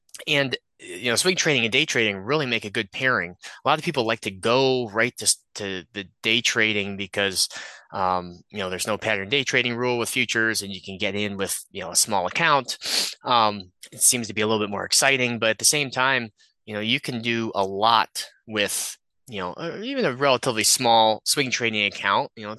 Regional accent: Chicago, Illinois, United States; I grew up in the Chicagoland area, so I had a lot of exposure and opportunity to get, downtown to the Board of Trade.

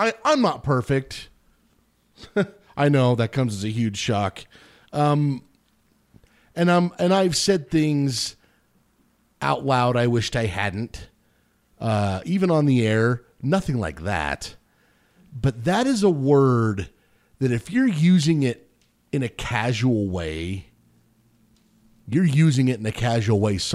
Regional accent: Wyoming, United States; And I grew up in Western Wyoming. I grew up right here in this valley. We're not far from the Wind River Indian Reservation.

